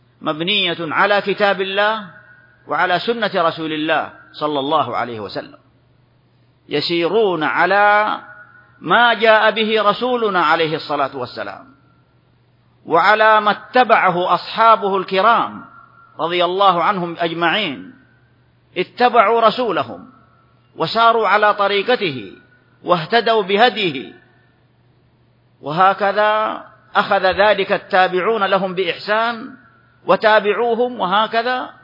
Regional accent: Saudi Arabia; بلادنا المملكة العربية السعودية

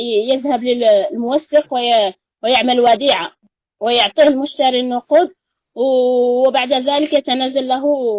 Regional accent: Algeria

